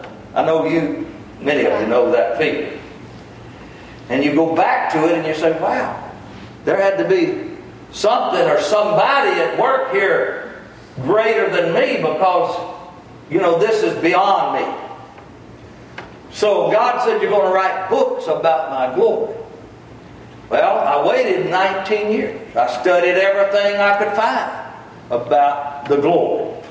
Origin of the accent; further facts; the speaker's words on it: Baltimore, Maryland, United States; Folks, I'm nobody from nowhere, okay? I'm from Baltimore. Some of y'all know about Baltimore.